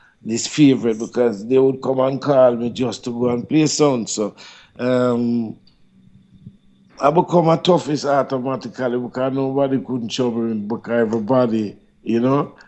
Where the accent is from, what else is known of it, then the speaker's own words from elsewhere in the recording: Jamaica; I'm a Jamaican.